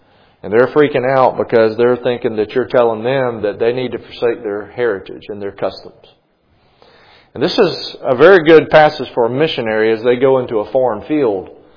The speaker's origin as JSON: {"language": "English", "country": "United States", "said": "Not because I'm a Christian, but because I'm an American. And I like to eat hot dogs and hamburgers on July 4th."}